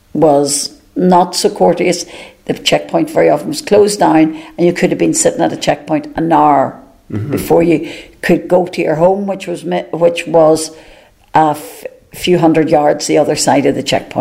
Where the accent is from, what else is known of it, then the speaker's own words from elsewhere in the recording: Clontivern, Northern Ireland, United Kingdom; I grew up on the Fermanagh, Monaghan border at a place called Clontivern, about 5 miles outside Newton Butler and about a mile from Clonus, which was in County Monaghan.